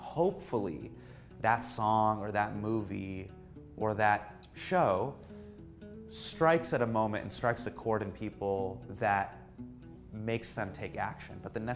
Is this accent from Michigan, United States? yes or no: no; Davis, California, United States; I grew up in Davis, California, which is sort of the forgotten part of California. I had a very unique relationship with what it meant to be a brown kid in America.